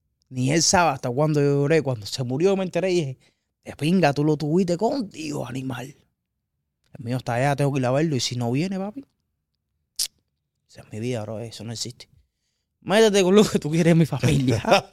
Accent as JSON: {"language": "Spanish", "country": "Cuba", "moved": "yes", "said": "Yo salí de Cuba por culpa de un caso"}